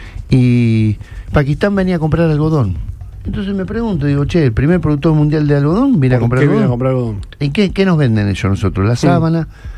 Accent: Argentina; Yo vengo de la Argentina donde tu viejo te decía estudiar o trabajar o ambas cosas.

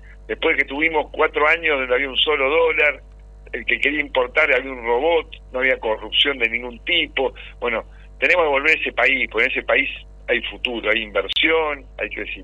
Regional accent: Argentina; finalmente somos todos argentinos

